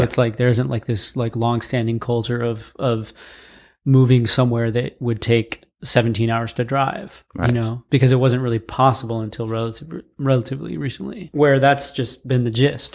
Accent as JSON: {"language": "English", "region": "Northeast", "country": "United States", "tie": "born or raised there", "said": "I grew up mostly in the Northeast to a family that is very Southern, which was pretty interesting."}